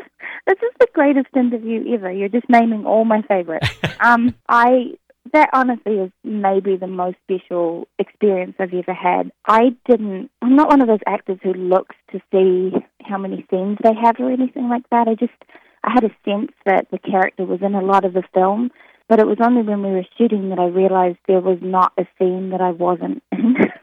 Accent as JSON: {"language": "English", "country": "New Zealand", "accent": "New Zealand", "said": "So I got the advice to not do my New Zealand accent in front of him in case he got scared off, and just to talk to him in an American accent."}